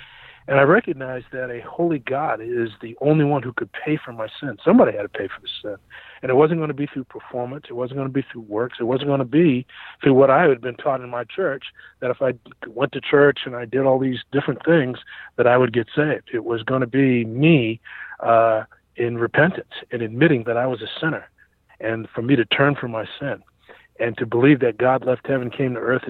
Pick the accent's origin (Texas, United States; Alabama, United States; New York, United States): New York, United States; New York City; born there; I came from a somewhat of an interesting background. I was born in New York City.